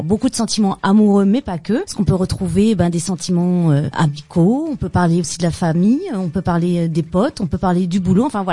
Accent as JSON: {"language": "French", "town": "Strasbourg", "region": "Grand Est", "country": "France", "said": "comme je suis originaire de Strasbourg, ça a sûrement facilité quelques connexions"}